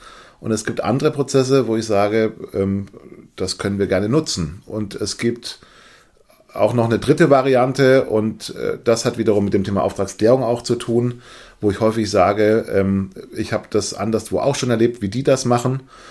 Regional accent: Baden-Württemberg, Germany; als gebürtiger Schwabe

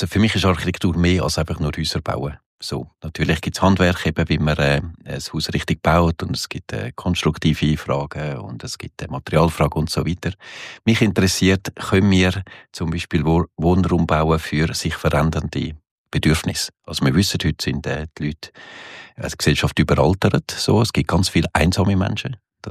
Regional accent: Switzerland; now in Germany; Da bin ich typischer Schweizer, oder?

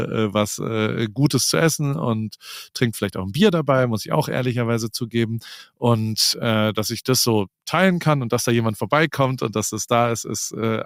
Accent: Heidelberg, Baden-Württemberg, Germany; born or raised there; now in Newport Beach, United States

